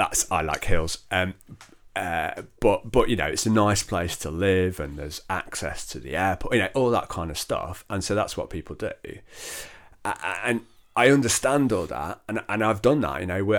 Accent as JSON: {"language": "English", "town": "Manchester", "region": "North West England", "country": "United Kingdom", "tie": "born or raised there", "said": "I grew up in South Manchester, you know, that within Church of England terms, there's kind of known to be this little Bible Belt, which is really North Cheshire."}